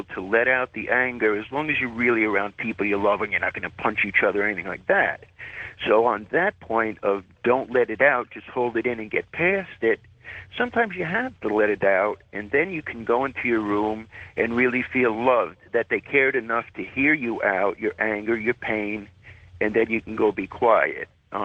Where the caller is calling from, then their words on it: Canada; Hi, this is … I'm calling from Canada.